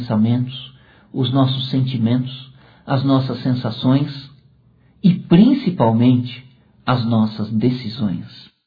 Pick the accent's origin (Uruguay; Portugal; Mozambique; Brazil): Brazil; São Paulo; eu sou paulistano.